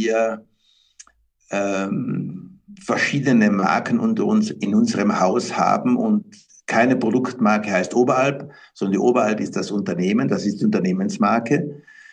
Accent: Trentino-Alto Adige, Italy; Als dann dieser Anruf aus meiner Heimatstadt Südtirol kam

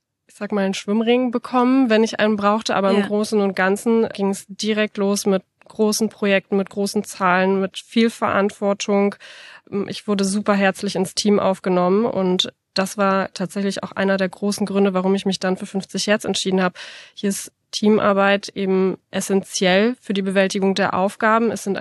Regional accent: Berlin, Germany; Gerade für mich als Berlinerin

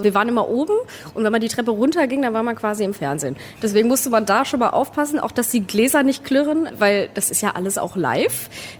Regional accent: Wolfsburg, Lower Saxony, Germany; Ich komme aus Wolfsburg, genau.

